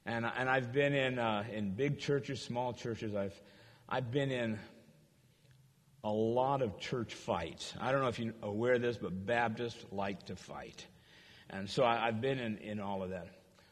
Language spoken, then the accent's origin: English; Arizona, United States; now in San Diego, United States; "Hey, I'm from Arizona. I believe I have died and gone to heaven prematurely. I love San Diego.